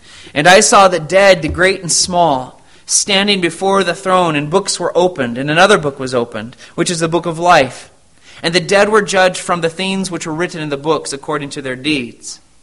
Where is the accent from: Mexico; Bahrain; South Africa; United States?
United States; Arizona; which we did have growing up in Arizona